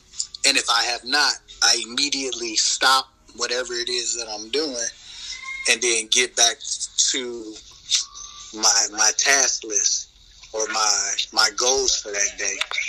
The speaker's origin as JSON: {"language": "English", "town": "Chicago", "region": "Illinois", "country": "United States", "lives_now": "Dayton, United States", "said": "I am from Chicago, Illinois, but I reside in the beautiful Dayton, Ohio area."}